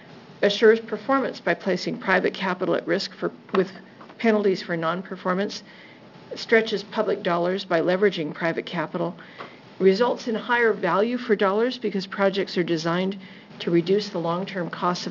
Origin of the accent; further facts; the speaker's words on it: Portland, Oregon, United States; I'm from Portland, Oregon.